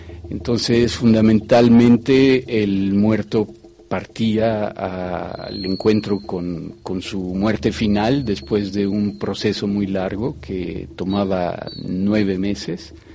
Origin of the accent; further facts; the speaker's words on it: Mexico; Como mexicano, pues tengo fundamentalmente un concepto muy especial de la muerte